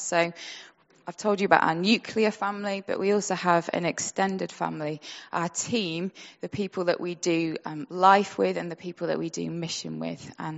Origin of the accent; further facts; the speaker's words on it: Sheffield, Yorkshire and the Humber, United Kingdom; So we're, as already been said, we're from Sheffield.